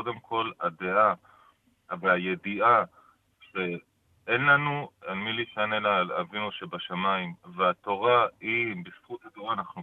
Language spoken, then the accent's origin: Hebrew; Beit Shemesh, Jerusalem District, Israel; אני מבית שמש.